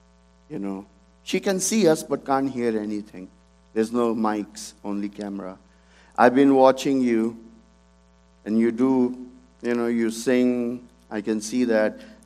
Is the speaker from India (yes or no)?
yes; North India, India; I'm from North India, from the foothills of Himalayas, right north of Delhi.